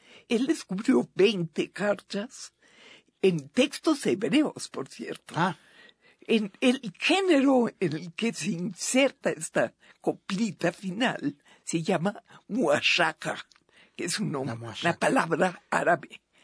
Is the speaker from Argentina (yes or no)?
no; Mexico; Pues yo soy mexicana realmente, ¿no?